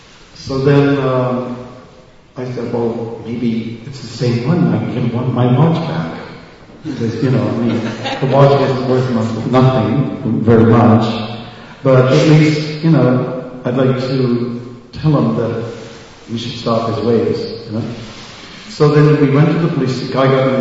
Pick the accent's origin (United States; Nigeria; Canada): Canada; And where are you from? So I said, "I'm from Canada."